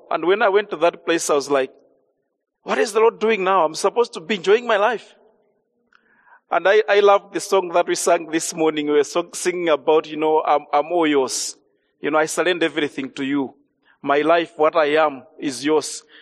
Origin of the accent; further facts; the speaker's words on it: Malawi; I was born in Malawi at a mission station called Nkoma. That's where the early Dutch Reformed Church planted their first church in Nkoma. So my village is 5 kilometers from Nkoma.